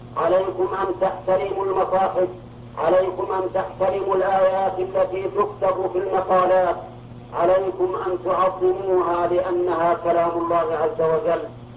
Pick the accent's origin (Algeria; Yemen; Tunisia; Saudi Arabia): Saudi Arabia; وإن كل صحيفة عندنا في السعودية، كل صحيفة تبتدئ بسم الله الرحمن الرحيم